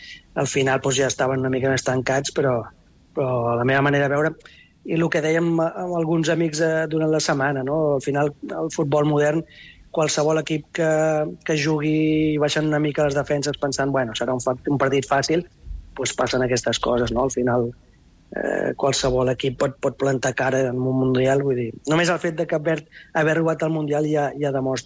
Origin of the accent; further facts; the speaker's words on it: Guimerà, Catalonia, Spain; also born or lived in Sabadell / Balearic Islands / Canary Islands; now in Cape Verde; Vaig néixer a Sabadell, vaig criar a Guimerà, en un poblet de Lleida.